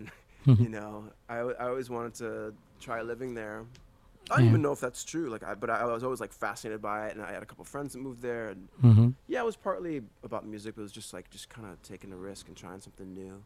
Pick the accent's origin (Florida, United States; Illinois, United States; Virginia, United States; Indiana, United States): Illinois, United States; Chicago; now in Los Angeles, United States; Yeah, I grew up in Chicago. Went to school in Boston for a couple of years, just to get out of the city, and moved to LA.